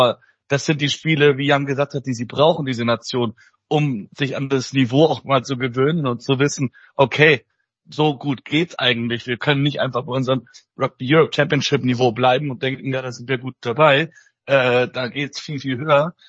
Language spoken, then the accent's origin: German; Italy; als Italiener muss man sich fragen, was ist hier eigentlich los?